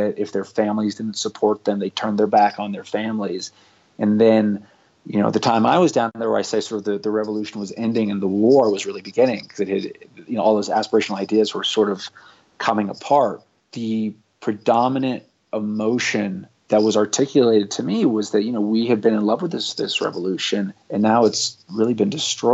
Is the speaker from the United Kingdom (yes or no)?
yes; London, United Kingdom; one layer is I grew up abroad in London.